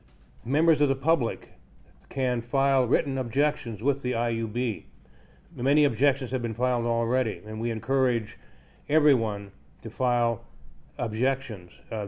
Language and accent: English; Cedar Rapids, Iowa, United States; I'm an attorney from Cedar Rapids.